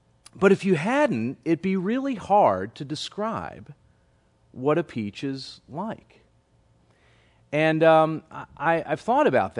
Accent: Connecticut, United States; which growing up in Connecticut, I don't know if it's a North thing or not

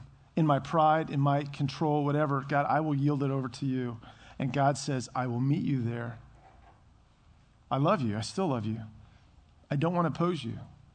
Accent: Herndon, Virginia, United States; also born or lived in Reston; one of the places I went is to the house I grew up in on Alabama Drive in Herndon. And I also took her to our house where I was on Hook Road in Reston. We grew up there.

